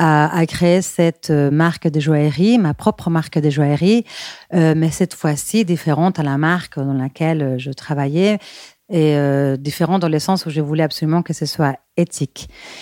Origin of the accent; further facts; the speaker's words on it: Bilbao, Basque Country, Spain; French is a second language; moved away as an adult; now in Paris, France; Je suis espagnole de Bilbao. Mais bon, je suis aussi parisienne car j'habite à Paris depuis presque 17 ans, donc depuis très longtemps, je me sens vraiment parisienne.